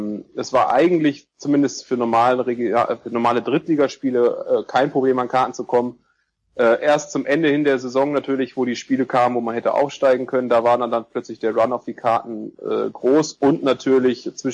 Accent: Bielefeld, North Rhine-Westphalia, Germany; also born or lived in Hamburg; ich bin im Januar nach 6,5 Jahren Hamburg wieder zurück in meine Heimatstadt Bielefeld zurückgekehrt.

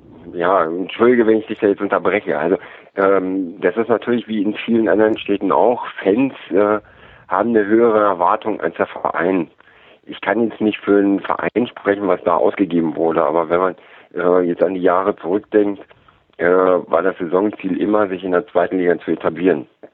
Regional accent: Braunschweig, Lower Saxony, Germany; ich bin in Braunschweig geboren, aufgewachsen

